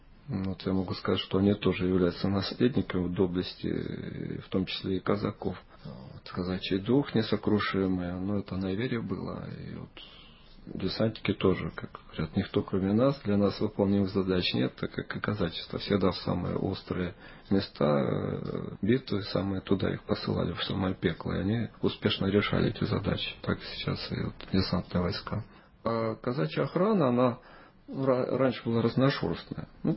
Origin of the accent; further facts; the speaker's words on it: Don, Russia; А про себя могу сказать, что я с Дона.